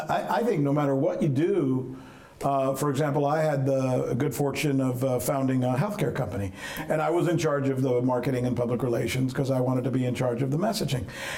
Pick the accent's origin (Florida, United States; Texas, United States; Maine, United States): Florida, United States; Miami; my old friend Marco Rubio, who I grew up with in Miami